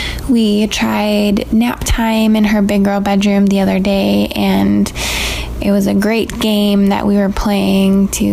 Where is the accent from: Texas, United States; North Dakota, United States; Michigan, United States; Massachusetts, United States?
Michigan, United States; I'm from Michigan.